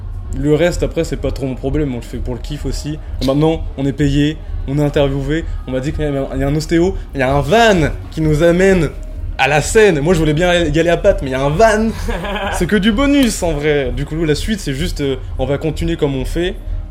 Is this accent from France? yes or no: yes; Reims, Grand Est, France; Je viens de Reims, c'est, faut le dire, on a un public dur, on a une ville dure.